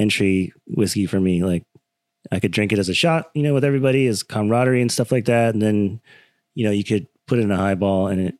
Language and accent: English; Detroit, Michigan, United States; So I grew up in Detroit, right outside of Detroit, and started working in bars and restaurants when I was a kid.